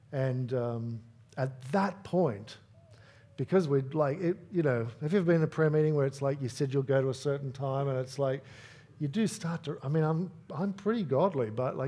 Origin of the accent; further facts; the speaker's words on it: Australia; I just can't conceive of how we as Australian citizens could think, oh, sure, do that in my name.